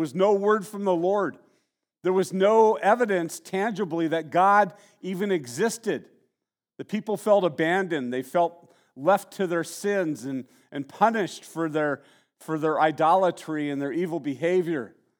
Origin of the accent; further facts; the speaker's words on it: Santa Barbara, California, United States; I remember growing up in Santa Barbara when I was younger, I did a lot of surfing.